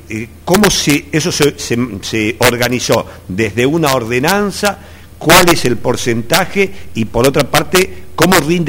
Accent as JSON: {"language": "Spanish", "town": "Aguilares", "region": "Tucumán", "country": "Argentina", "said": "que soy de Aguilares. Soy nacido en Aguilares."}